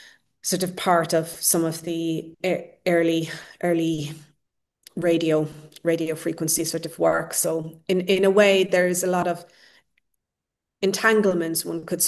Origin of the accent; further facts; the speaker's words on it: Ireland; I had been also returning to the village that I grew up in Ireland